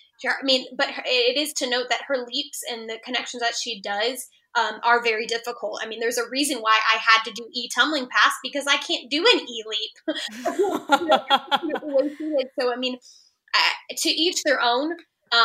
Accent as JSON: {"language": "English", "region": "Texas", "country": "United States", "said": "considering, you know, I'm a Texan, I loved that."}